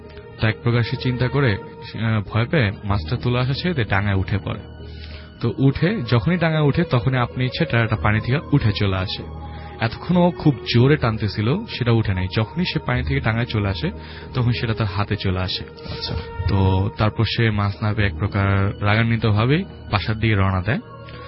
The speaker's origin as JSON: {"language": "Bangla", "town": "Mirpur", "region": "Dhaka Division", "country": "Bangladesh", "said": "hello listeners … Mirpur থেকে"}